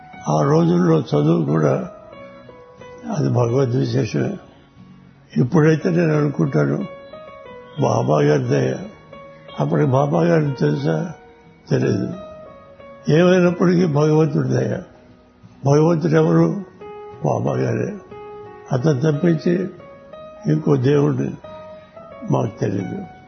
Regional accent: Dharmavaram, Andhra Pradesh, India; మా స్వగ్రామం ధర్మవరం విజయనగరం జిల్లా

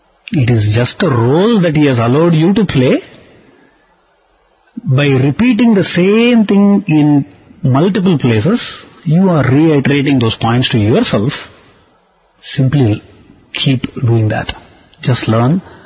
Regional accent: India; those of us who are growing up in India, we are so spoiled by the taste of the food here.

